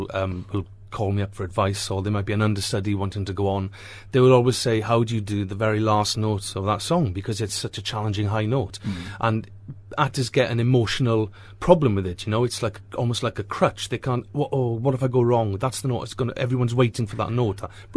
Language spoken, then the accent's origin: English; Wales, United Kingdom; I'm a huge … fan, and when my record company, you know, being Welsh, said to me